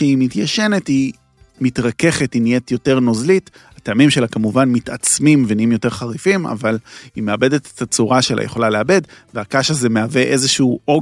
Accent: Tel Aviv, Tel Aviv District, Israel; אני מאוד אהבתי כשהייתי ילד, היה מסעדה ליד הבית שלי בפארק הירקון

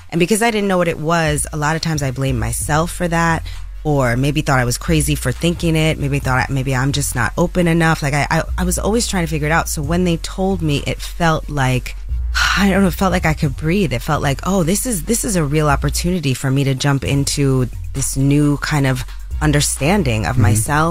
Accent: New York City, New York, United States; Born and raised in the Bronx.

